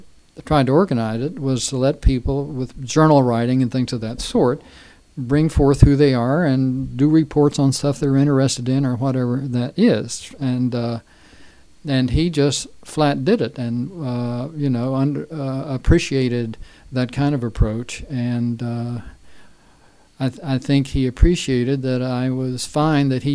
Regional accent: West Virginia, United States; I'm from West Virginia.

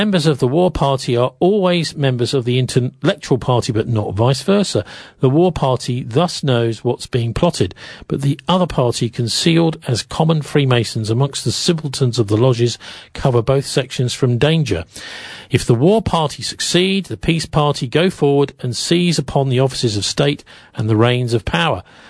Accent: Bristol, South West England, United Kingdom; You know, I'm from St. Paul's. A lot of our stories come from St. Paul's.

